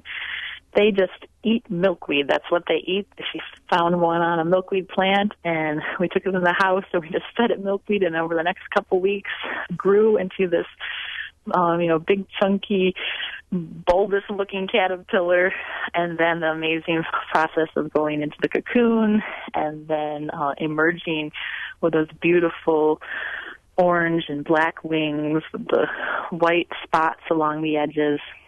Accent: Minnesota, United States; You know, I know when I was a child, I grew up in Minnesota

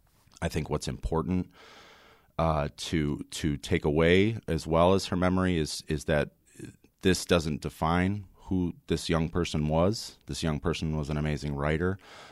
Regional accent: Dunkirk, New York, United States; also born or lived in Buffalo; So I grew up in Western New York in a small kind of hardscrabble town called Dunkirk, named for the one in France, but with far fewer miracles.

